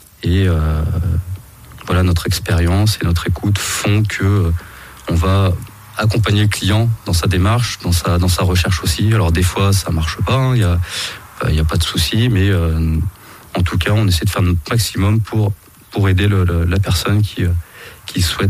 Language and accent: French; Moulins, Auvergne-Rhône-Alpes, France; N'étant pas originaire de Nevers de base, on est originaire de Moulins 100%